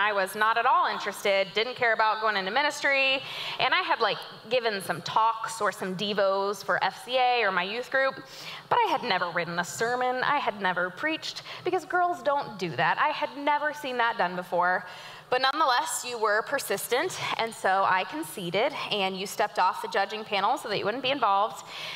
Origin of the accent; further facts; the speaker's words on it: Joplin, Missouri, United States; Well, Joplin is my hometown. I'm the second of six kids